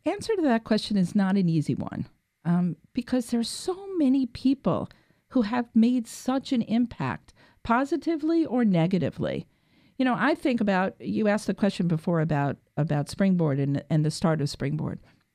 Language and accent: English; New York City, New York, United States; Well, I'm clearly a New Yorker, you know, born, bred.